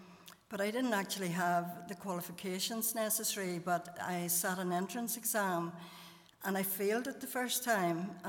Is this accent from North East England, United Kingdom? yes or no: no; Belfast, Northern Ireland, United Kingdom; I was born in Belfast and brought up in Mount Marion area, quite close to here. I went to Craigie Primary School and to Knockbreda High School. My family attended St. Jude's Church